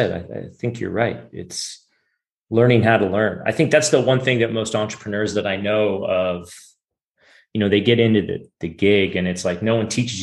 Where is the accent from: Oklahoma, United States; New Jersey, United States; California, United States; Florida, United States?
California, United States; I grew up in Silicon Valley, so it was pretty natural back in the 90s